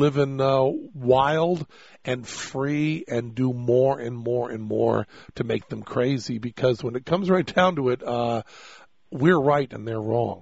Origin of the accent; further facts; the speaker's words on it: Massachusetts, United States; And I grew up in Massachusetts, and that license plate, live free or die, is the most powerful American radical statement.